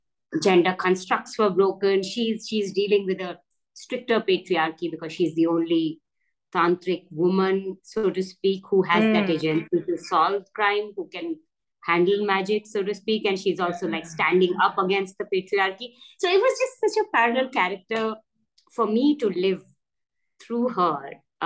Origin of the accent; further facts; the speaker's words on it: Delhi, India; It's I grew up in Delhi, which is the capital city of India.